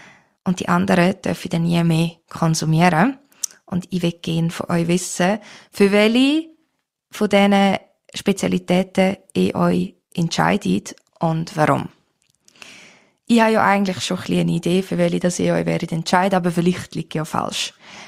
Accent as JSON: {"language": "German", "region": "Appenzell Innerrhoden", "country": "Switzerland", "accent": "Appenzell dialect", "said": "Wie man ja an meinem Dialekt gehört, komme ich aus Innerrhoden. Und wir haben nicht nur den schönsten Dialekt auf der Welt"}